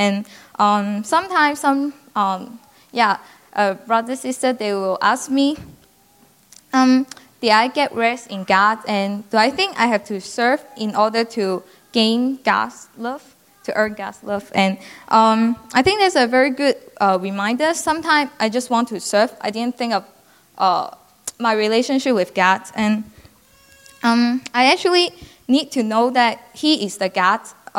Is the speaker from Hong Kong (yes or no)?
yes; Hong Kong; English is a second language; now in United States; I'm from Hong Kong. I'm a senior student in agriculture study major in Iowa State University.